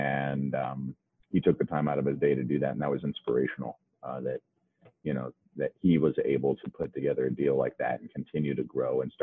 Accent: Cincinnati, Ohio, United States; I grew up in Cincinnati, and he was living in Cincinnati.

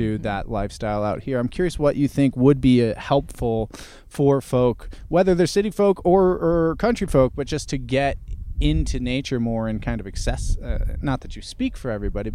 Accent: New York, United States; I'm from Long Island and then living in New York City

